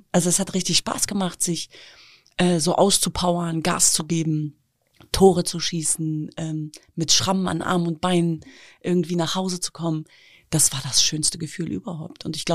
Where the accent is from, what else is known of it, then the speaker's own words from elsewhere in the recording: Hanover, Lower Saxony, Germany; born there; Naja, ich bin ja in Hannover-Linden geboren und das war damals schon so ein Problembezirk, will ich mal sagen.